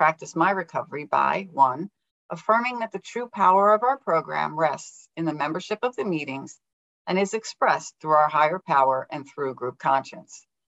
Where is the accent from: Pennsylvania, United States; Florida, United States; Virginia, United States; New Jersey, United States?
Pennsylvania, United States; I'm from the outside suburbs of Philly out in Penn